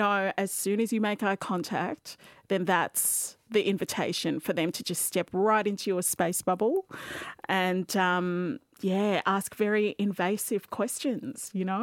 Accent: Melbourne, Victoria, Australia; I grew up in Camberwell and Hawthorne, and it's a very lovely area, but it's polite. It's a very well-to-do area here in Melbourne.

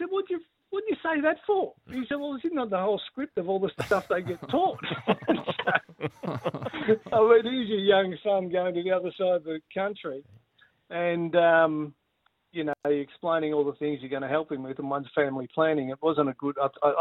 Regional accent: Shepparton, Victoria, Australia; Well, I come from Shepparton

